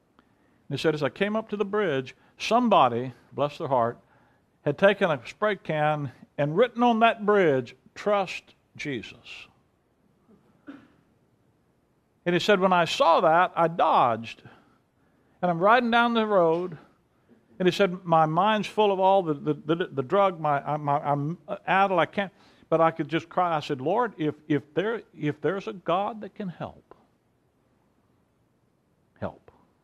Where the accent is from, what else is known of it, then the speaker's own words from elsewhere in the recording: Mobile, Alabama, United States; I'm born and raised in Mobile, Alabama